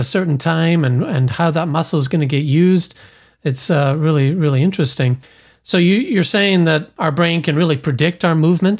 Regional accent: Scotland, United Kingdom; We're both from Scotland, but of course we have different pronunciations of things.

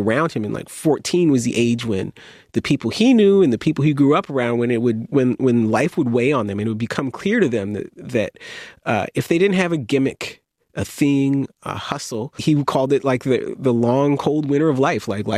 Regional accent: Mississauga, Ontario, Canada; you asked me where I grew up, Mississauga, right next to Toronto.

